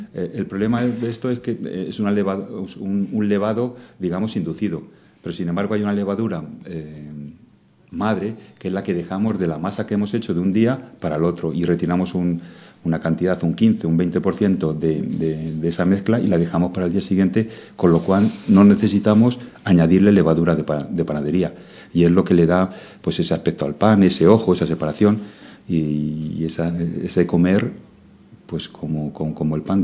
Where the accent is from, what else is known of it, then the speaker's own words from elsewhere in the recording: Segovia, Castile and León, Spain; Yo soy de Segovia, toda mi familia ha sido agricultor. Y tengo esa procedencia.